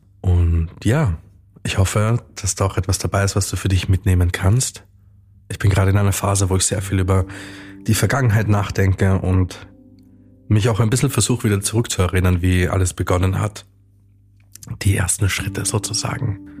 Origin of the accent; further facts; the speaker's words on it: Vienna, Austria; das hier ist mein Podcast, den ich ins Leben rufe. Und kurz zu mir, ich bin 31 Jahre alt, ich komme aus Wien.